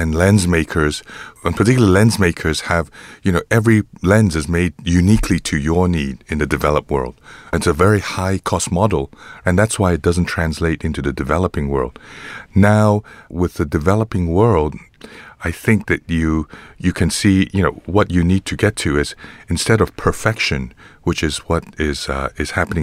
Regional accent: Nigeria; growing up in Nigeria

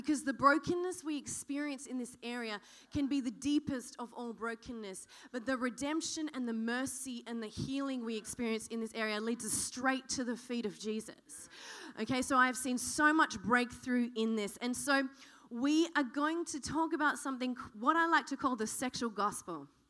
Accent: Western Australia, Australia; moved away; All right, so I'm actually born and bred in Western Australia. I've been over here for 15 years, but in Western Australia, nobody cares about rugby.

